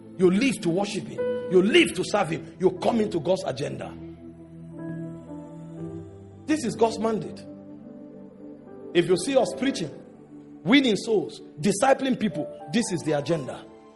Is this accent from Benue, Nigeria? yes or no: yes; Benue, Nigeria; I wasn't born in Lagos. I wasn't born in Port Harcourt. I wasn't born in Ibadan. I wasn't born in Abuja. I came from Benue.